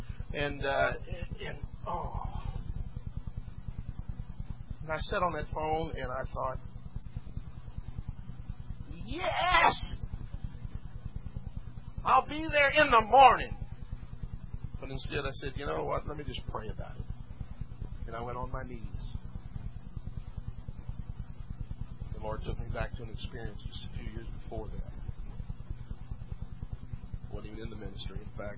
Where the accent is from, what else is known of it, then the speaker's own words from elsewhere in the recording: Kansas City, Missouri, United States; born there; I was born in Kansas City. Some of you know that.